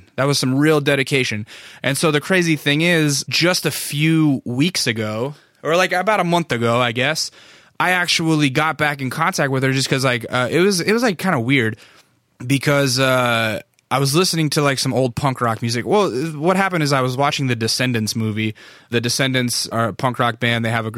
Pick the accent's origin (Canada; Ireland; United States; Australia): United States; North Pole, Alaska; And when I said I'm from North Pole, like she kind of looked and was like, oh, okay, yeah, he is from Alaska.